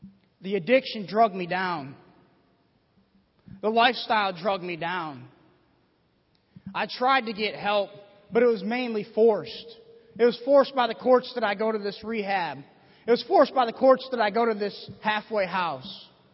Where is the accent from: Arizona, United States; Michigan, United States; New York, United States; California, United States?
New York, United States; Buffalo; See, I grew up in Buffalo, New York, pretty rough areas, and I didn't know God.